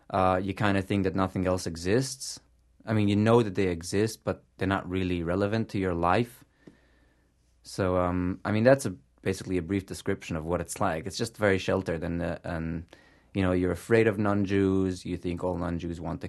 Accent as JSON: {"language": "English", "town": "New York City", "region": "New York", "country": "United States", "tie": "born or raised there", "said": "I grew up in New York City, yes, a stone's throw from Manhattan, but a world away."}